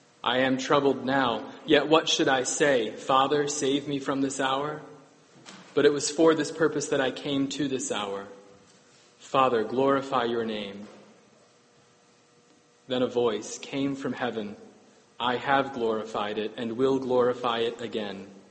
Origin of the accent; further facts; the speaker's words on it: Maryland, United States; I grew up in Montgomery County. And I figure many of you in Charles County probably know a lot more about this than I do.